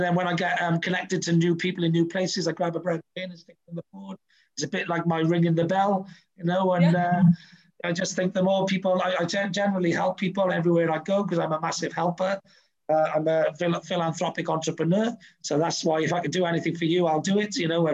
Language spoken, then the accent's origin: English; Wales, United Kingdom; I'm a mad, passionate Welsh sports fan and just Wales fan.